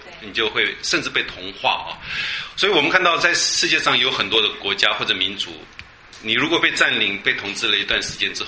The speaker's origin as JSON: {"language": "Chinese", "country": "Taiwan", "said": "我们台湾人哈、啊，我们台湾人以前呐、啊，曾经成为亡国奴嘛"}